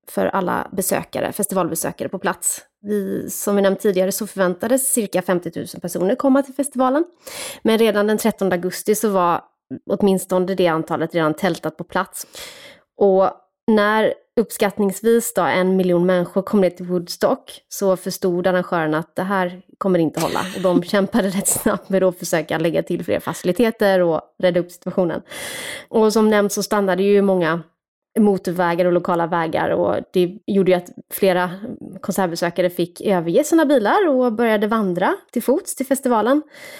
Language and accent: Swedish; Småland, Sweden; Men jag kommer ju från Småland